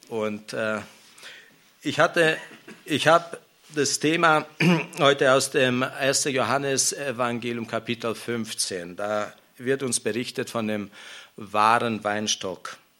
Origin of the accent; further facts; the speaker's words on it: Romania; ich bin in Rumänien aufgewachsen und da hatte der Opa einen Weinberg